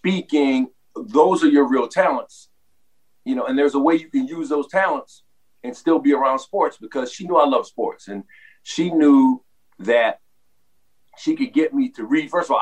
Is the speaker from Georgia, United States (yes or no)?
no; New Orleans, Louisiana, United States; growing up in New Orleans with my mom teaching at Dillard, I pretty much grew up on Dillard's campus.